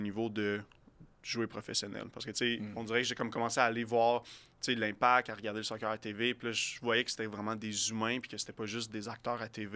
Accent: Sorel, Quebec, Canada; Ben, c'est ça. Je viens de Sorel.

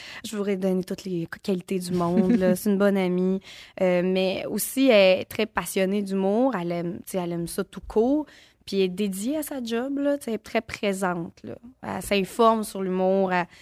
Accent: Gatineau, Quebec, Canada; je viens de Gatineau, je viens de G-Town

